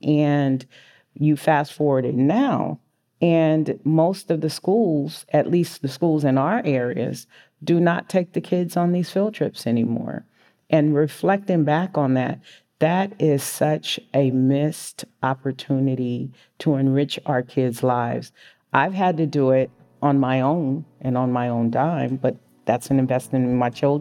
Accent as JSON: {"language": "English", "town": "San Francisco", "region": "California", "country": "United States", "tie": "born or raised there", "said": "Well, fortunately, I grew up in San Francisco."}